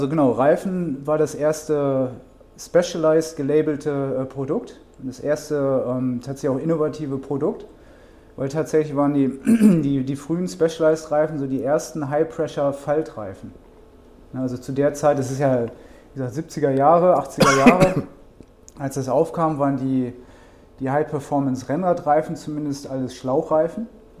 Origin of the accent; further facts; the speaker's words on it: Hannover, Lower Saxony, Germany; Und dann gab es aber in Hannover, wo ich herkomme, tatsächlich die Firma Continental, und die machten Fahrradreifen.